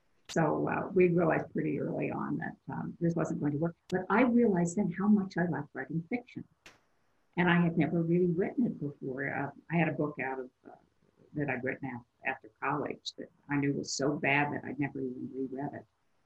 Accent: Denver, Colorado, United States; also born or lived in Virginia; Because I'm Western. I was born in Virginia, but I moved to Denver when I was six.

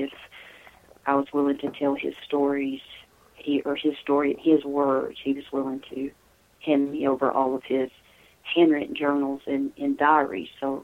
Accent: Tennessee, United States; his grandmother lives just a few towns down, or lived from my hometown where I'm out here in Tennessee.

